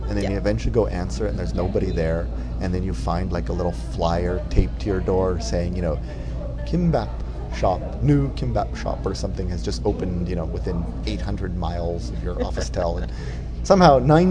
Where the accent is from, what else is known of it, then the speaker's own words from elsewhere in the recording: Canada; I'm Canadian, but how do you know, you know?